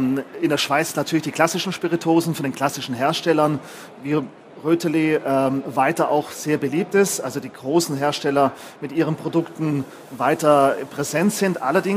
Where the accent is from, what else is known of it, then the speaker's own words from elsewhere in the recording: Konstanz, Baden-Württemberg, Germany; ich komme ebenfalls aus Konstanz und bin Barkeeper